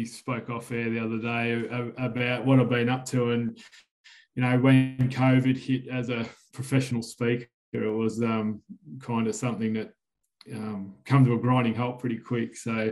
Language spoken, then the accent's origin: English; Melbourne, Victoria, Australia; growing up in Melbourne as that kid